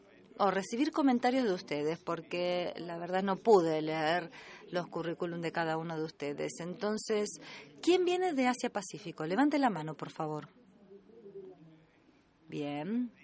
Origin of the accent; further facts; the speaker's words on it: Canada; El desarrollo internacional para mí significa trabajar como canadiense en programas de asistencia externa.